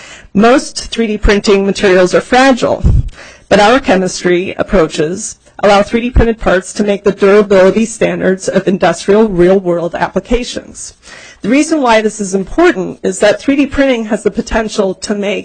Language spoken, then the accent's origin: English; New Hampshire, United States; also born or lived in Texas; now in Minnesota, United States; I grew up in New Hampshire, and I've lived all over the country.